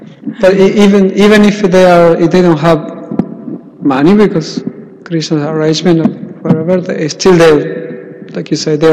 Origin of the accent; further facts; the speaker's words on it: Argentina; And he said, where are you from? I'm from Argentina.